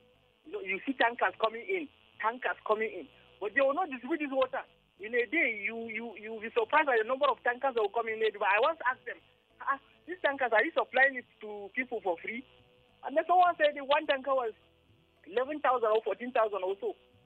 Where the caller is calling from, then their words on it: Florida, United States; I'm calling from Florida.